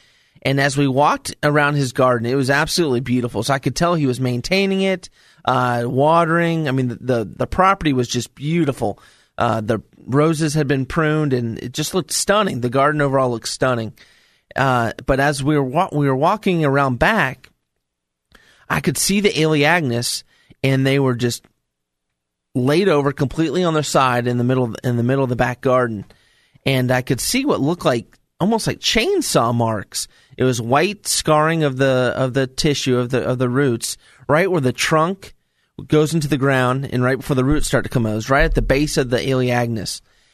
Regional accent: Stanton, United States; I'm from Stanton, and this place is beautiful.

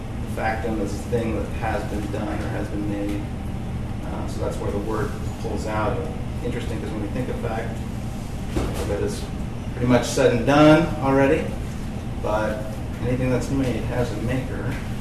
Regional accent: Ohio, United States; something I grew up around in the Midwest quite a bit. We had our share of factories in Ohio, auto factories and steel mills.

